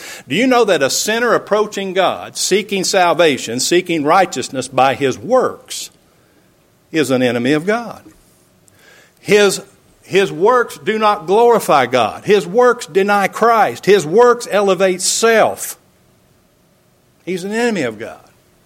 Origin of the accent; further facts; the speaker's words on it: Georgia, United States; born there; Heck, I was born in Georgia. I'm in the Bible Belt. In fact, we're the buckle on the Bible Belt.